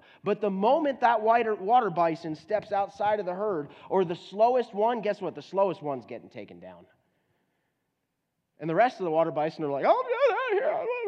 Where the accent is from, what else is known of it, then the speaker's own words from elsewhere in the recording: Florida, United States; As a matter of fact, I went to Florida one time. I'm from Florida.